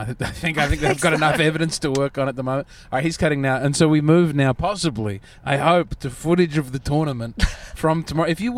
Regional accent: Australia; as an Aussie who's found out about the Moriori

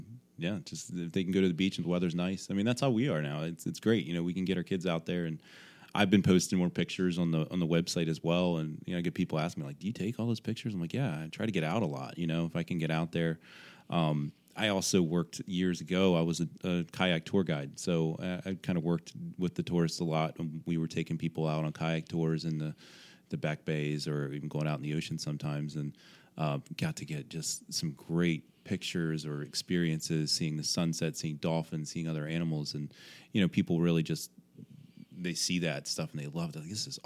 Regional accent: Maryland, United States; I grew up in Maryland, so, you know, I can kind of relate to a lot of the Maryland-y

